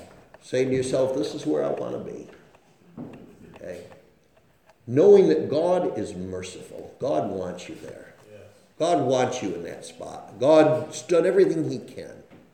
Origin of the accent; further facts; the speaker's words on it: Machias, Maine, United States; I grew up on Route 16 over Machias. And I think within the township of Machias, I can find three spots on the road where kids my age died.